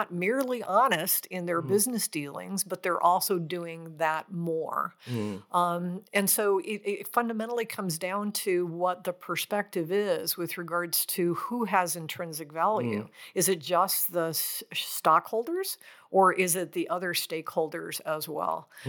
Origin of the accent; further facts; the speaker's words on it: Nebraska, United States; I come from Nebraska, the middle of the United States, and many of the business leaders there are what we would call libertarians. And so agriculture is where we come from, farming, et cetera.